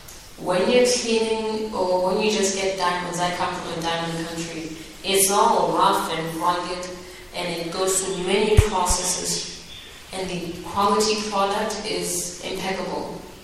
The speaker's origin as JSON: {"language": "English", "country": "Botswana", "said": "I'm a Hare Krishna, what, I'm from Botswana"}